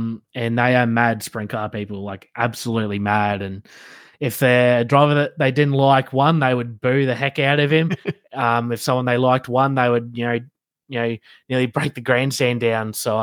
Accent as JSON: {"language": "English", "country": "Australia", "said": "it's very hard to get over there as an Australian, obviously with visas and stuff like that."}